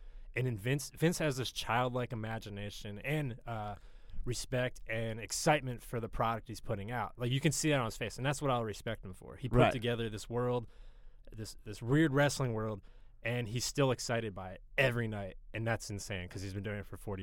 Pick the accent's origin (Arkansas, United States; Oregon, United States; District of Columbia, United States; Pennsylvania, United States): Pennsylvania, United States; Harrisburg; also born or lived in Philadelphia; And so I'm from Central Pennsylvania, Harrisburg, PA.